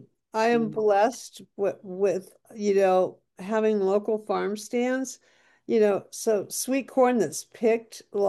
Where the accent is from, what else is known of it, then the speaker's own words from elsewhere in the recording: California, United States; I grew up in Kern County, we grew potatoes.